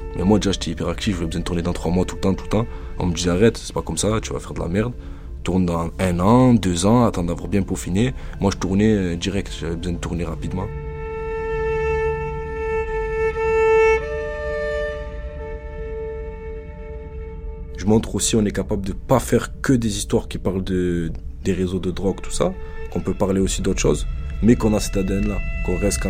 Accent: Aix-en-Provence, Provence-Alpes-Côte d'Azur, France; born there; also born or lived in Marseille; Moi, je suis né à Aix. Après, j'ai bougé. Là, je suis à l'Estac. J'étais à la ZUP de Aix à un moment, vers la Gare Routière. J'ai été vers Corcy. J'étais vers l'Estac, vers Frévalon pendant un moment. J'ai bougé un peu partout dans Marseille.

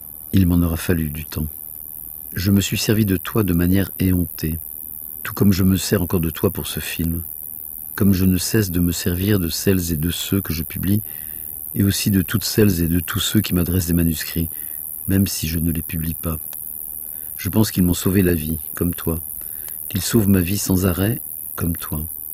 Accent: Sablé-sur-Sarthe, Pays de la Loire, France; also born or lived in Midi; Je ne suis pas né à Sablé. Je suis né dans le Midi où mes parents s'étaient réfugiés pendant la guerre.

